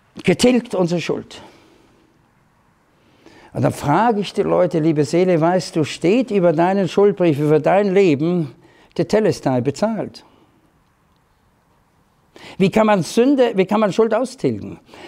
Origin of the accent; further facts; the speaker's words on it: Austria; man konnte als Österreicher vor der Wende, gab es kaum ein Land, wo man so gut reisen konnte, West und Ost.